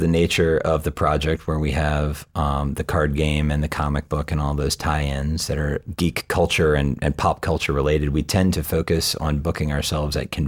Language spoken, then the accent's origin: English; Stanton, Virginia, United States; I grew up in Stanton, Virginia, small town, Virginia. I wasn't really exposed to a lot of world culture growing up in the mid-80s. In such a small town in, you know, southern United States or mid-Atlantic.